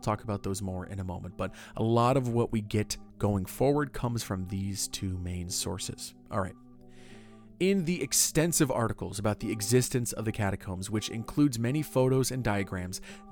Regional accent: Florida, United States; Because I've grown up going to Mount Dora. I'm from Seminole County. Mount Dora's not very far from here.

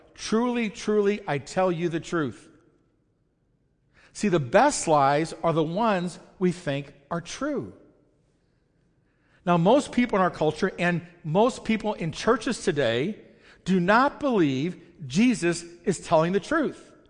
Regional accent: United States; we have a problem with, especially as American, if you've never been to a third world country, you know nothing about this, but if you've never been, if you're in America, it's hard to embrace discomfort.

